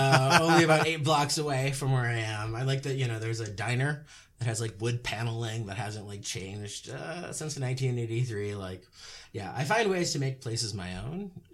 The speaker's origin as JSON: {"language": "English", "town": "Chicago", "region": "Illinois", "country": "United States", "lives_now": "Atlanta, United States", "said": "Being a Chicagoan was like very, very central to my identity. I thought I would live there forever."}